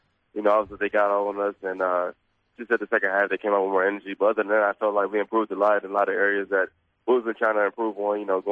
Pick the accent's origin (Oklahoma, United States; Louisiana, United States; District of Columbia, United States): District of Columbia, United States; Washington; now in Melbourne, Australia; I mean, it's just like I'm from Washington, D.C., so, I mean, it's just the same city.